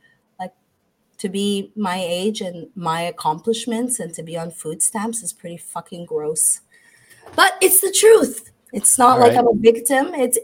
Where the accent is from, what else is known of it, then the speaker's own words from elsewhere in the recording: Montreal, Quebec, Canada; moved away; I mean, I came from Montreal, Canada. And I've worked really hard. I've been working since the age of 13.